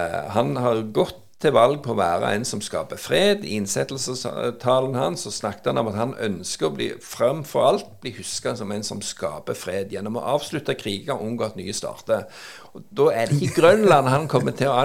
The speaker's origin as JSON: {"language": "Norwegian", "country": "United States", "said": "Men igjen, sitter vi som amerikaner, så kan vi forstå det på en annen måte."}